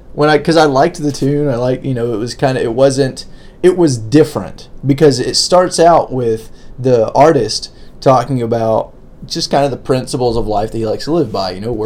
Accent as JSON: {"language": "English", "region": "Florida", "country": "United States", "said": "You know, I'm from Florida. I'm really, it's called Florida, but it's really Southern Alabama, right?"}